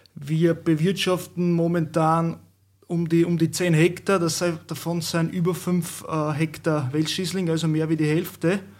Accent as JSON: {"language": "German", "town": "Rechnitz", "region": "Burgenland", "country": "Austria", "said": "komme eben aus Rechnitz"}